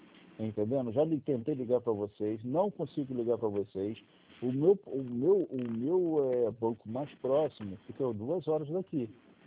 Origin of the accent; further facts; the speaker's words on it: Petrópolis, Rio de Janeiro, Brazil; Eu sou da região serrana do Rio de Janeiro.